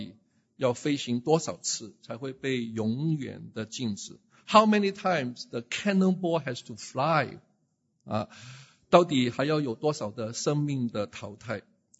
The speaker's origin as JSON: {"language": "Chinese", "region": "Guangdong", "country": "China", "said": "就是好像我们广东人所说啊"}